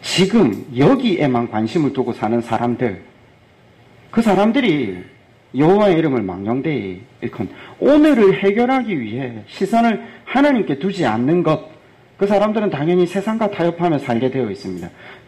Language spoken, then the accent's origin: Korean; Busan, South Korea; 해운대에서는 머리를 다 빼고 수영합니다. 제가 어릴 때 살았을 때는.